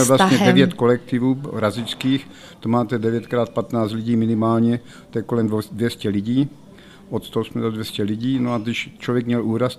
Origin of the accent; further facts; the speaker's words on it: Kyjov, South Moravian Region, Czechia; já jsem z Jižní Moravy z Kyjova.